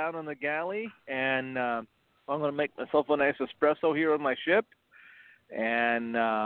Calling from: Pacific City, Oregon, United States; calling from 2 miles off the Oregon coast in Pacific City, Oregon.

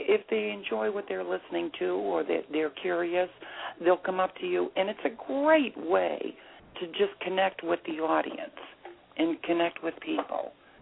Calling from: Boston, Massachusetts, United States; Well, thank you so much. I am actually calling from Boston.

